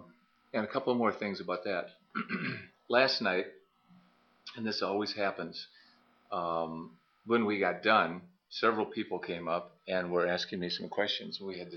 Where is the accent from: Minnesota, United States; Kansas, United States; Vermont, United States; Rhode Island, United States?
Minnesota, United States; Minneapolis; I'm from Minneapolis, and I'm a retired lawyer.